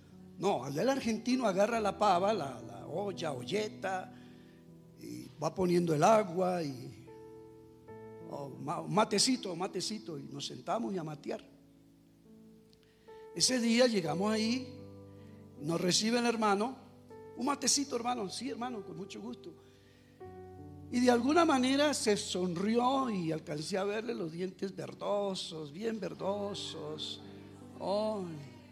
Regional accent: Colombia; pero se identifican: somos colombianos

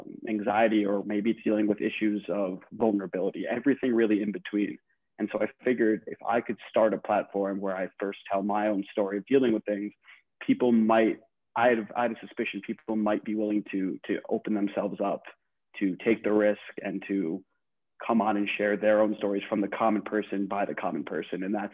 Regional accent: Englewood, New Jersey, United States; now in New York, United States; I'm 25 years old, born and raised in Englewood, New Jersey. Currently live on the Upper West Side

